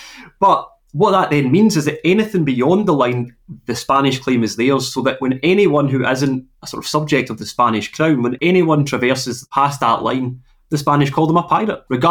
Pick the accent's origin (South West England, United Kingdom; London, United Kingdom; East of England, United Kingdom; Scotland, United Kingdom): Scotland, United Kingdom; Glasgow; accent: Glaswegian; Not the easiest accent either, being Glaswegian, but we'll make it work.